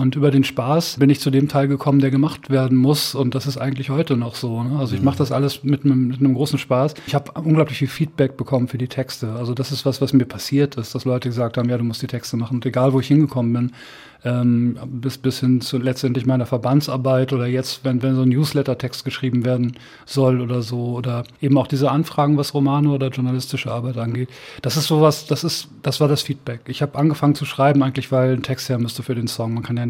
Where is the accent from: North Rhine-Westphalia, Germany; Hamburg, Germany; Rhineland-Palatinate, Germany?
North Rhine-Westphalia, Germany; Bad Salzuflen; komme ich aus Bad Salzuflen. Also das nächste Kreiskrankenhaus war in Herford, aber Bad Salzuflen ist mein Heimatort, da bin ich groß geworden.